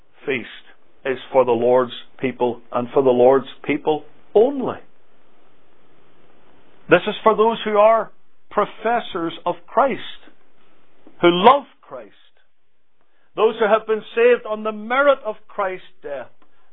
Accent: United Kingdom; and there we were, and I was a greenhorn from the United Kingdom, not knowing what any of this was about.

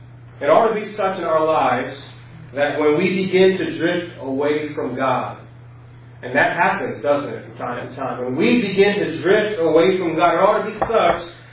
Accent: Elmont, New York, United States; Now, obviously, I grew up here in Elmont, and I remember the first few weeks, there was that feeling of being homesick.

